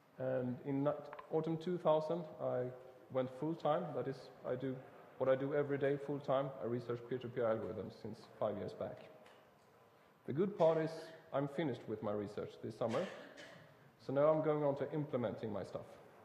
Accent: Sweden; English is a second language; I'm from Sweden, I should mention. I do understand German too, so you can ask questions in both English and German, but I will answer you in English.

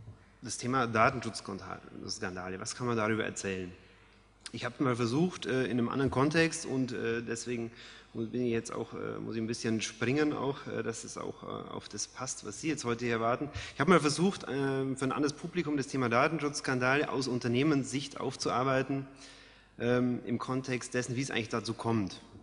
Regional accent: Bavaria, Germany; now in Rhineland, Germany; Sie hören es, ich bin Bayer, insofern Wahlrheinländer, also das Heimspiel in Köln.

